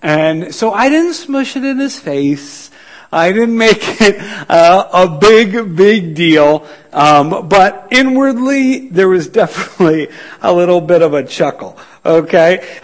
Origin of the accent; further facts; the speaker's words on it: New York, United States; As many of you know, I grew up in New York State, upstate New York, near Albany.